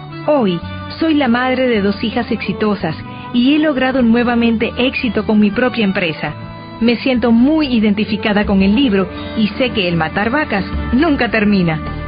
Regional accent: Argentina; Soy originalmente de Argentina. Cuando llegué a la ciudad desde una provincia, escuché que vivir en Buenos Aires no es tan fácil como vivir en un pueblo.

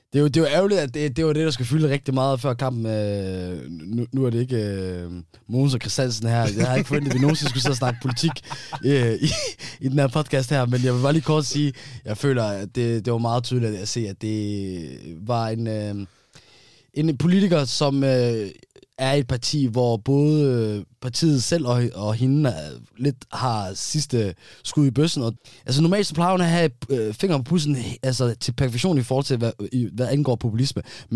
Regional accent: Aarhus, Central Denmark Region, Denmark; De har jo hjemmebane, et stenkasse fra, hvor jeg er vokset op i Gellerupparken

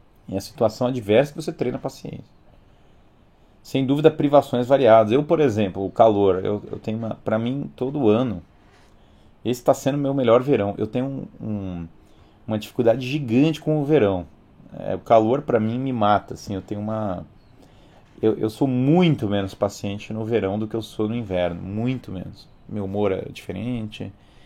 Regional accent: Natal, Rio Grande do Norte, Brazil; born there; Mas sim, eu nasci em Natal, Rio Grande do Norte.

